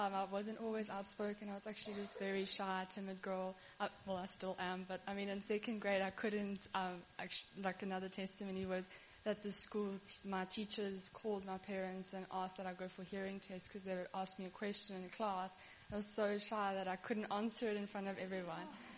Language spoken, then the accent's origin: English; Durban, KwaZulu-Natal, South Africa; we grew up in Durban, so the water was obviously a lot warmer than here in the Cape.